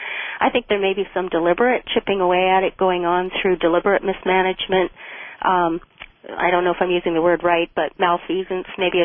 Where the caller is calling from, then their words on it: Windsor, Ontario, Canada; I'm from Canada here, Windsor.